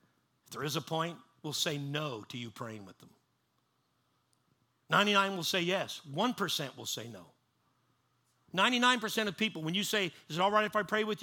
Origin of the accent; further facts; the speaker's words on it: Canada; you guys don't have a lot of snow, but I'm Canadian.